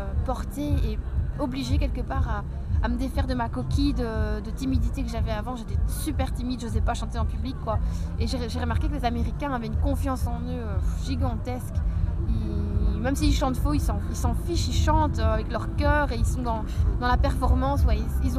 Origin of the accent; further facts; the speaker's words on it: Belgium; il fait beau alors que ça fait plusieurs jours qu'il pleut, surtout chez nous en Belgique